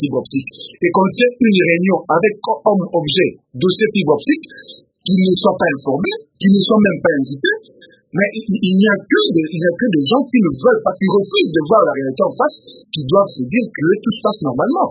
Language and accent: French; DR Congo; Moi, je ne suis pas soumis à ce devoir en tant que Congolais, j'ai le devoir de dire la vérité.